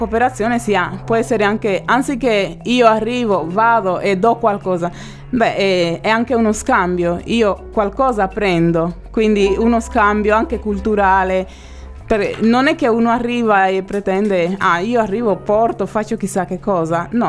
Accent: Santo Domingo, Distrito Nacional, Dominican Republic; Italian is a second language; moved away as an adult; now in Italy; Ho conosciuto nel mio paese di origine mio ex marito a Santo Domingo, che è sardo. e ci siamo sposati e poi venuti in Sardegna.

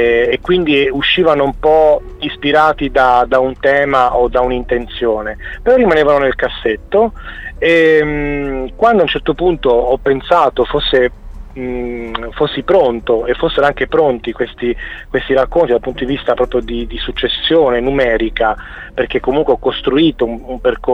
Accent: Cagliari, Sardinia, Italy; born there; Allora, io sono nato a Cagliari.

